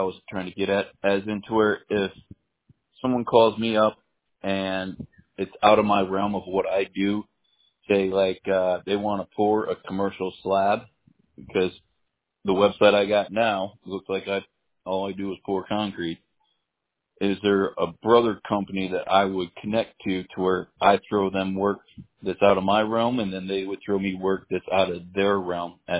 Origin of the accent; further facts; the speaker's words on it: Michigan, United States; I'm originally from Michigan. I had to adapt.